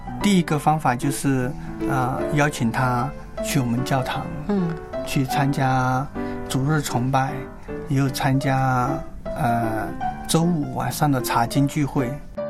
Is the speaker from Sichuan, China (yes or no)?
yes; Sichuan, China; moved away; 也因为我是四川人，我一个人出去打工，去山东也好，来福建也好，任何找工作我都没有身边的亲戚朋友的帮助和陪伴。